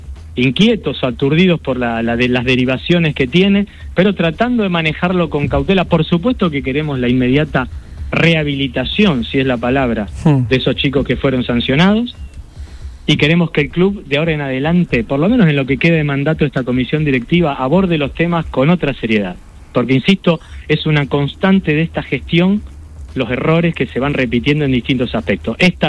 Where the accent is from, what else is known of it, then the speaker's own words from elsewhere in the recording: Rosario, Santa Fe, Argentina; Nosotros necesitamos recuperar gran parte del clima de paz social que necesitamos, como rosarinos, como seres humanos, te lo digo.